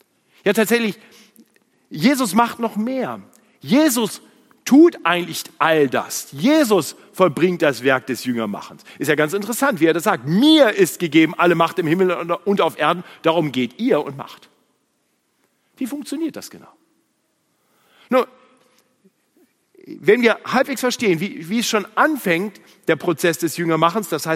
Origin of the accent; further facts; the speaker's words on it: Braunschweig, Lower Saxony, Germany; ein Freund in meiner Heimatstadt Braunschweig.